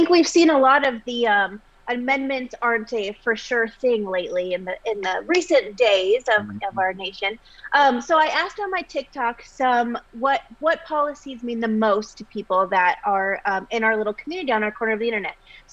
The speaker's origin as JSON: {"language": "English", "region": "Nebraska", "country": "United States", "tie": "born or raised there", "said": "Oh my gosh, and as you guys know, Nebraska is my home state. I'm very protective of my Cornhuskers, and as a former Miss Nebraska"}